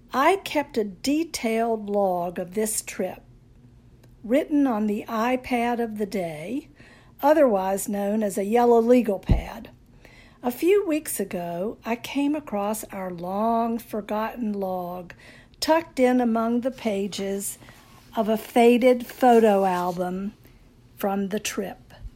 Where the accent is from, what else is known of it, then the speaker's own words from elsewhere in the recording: North Carolina, United States; See, I'm a Southern girl, born and raised in North Carolina. To me, time moves slowly, moseying along, until suddenly, out of nowhere, you've run out of it.